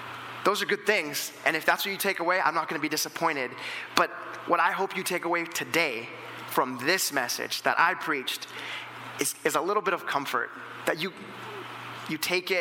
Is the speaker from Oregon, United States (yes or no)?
yes; Grants Pass, Oregon, United States; now in Canada; I'm not originally from here. I'm from Grants Pass, Oregon. And when I came up to Canada in 2013 for a mission trip.